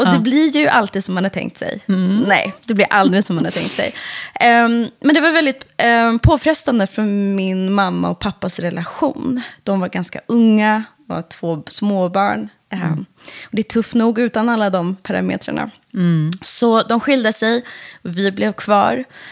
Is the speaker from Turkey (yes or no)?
no; Iran; Swedish is a second language; now in Sweden; Jag är från Iran i grunden. Mm. Och vi var på väg. Vi flydde precis som den första stora vågen på 80-talet på grund av kriget.